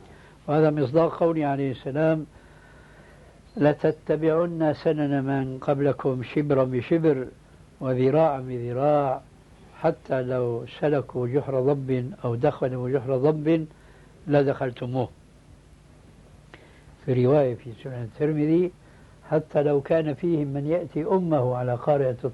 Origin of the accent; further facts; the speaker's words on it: Damascus, Damascus Governorate, Syria; وهذا موجود عندنا في دمشق بكثرة